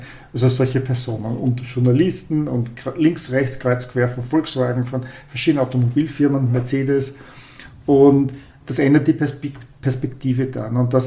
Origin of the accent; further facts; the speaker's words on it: Austria; Und ich sage das als Österreicher